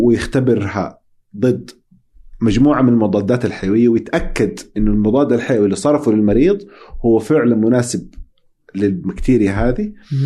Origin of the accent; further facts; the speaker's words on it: Saudi Arabia; هل هي موجودة عندنا في السعودية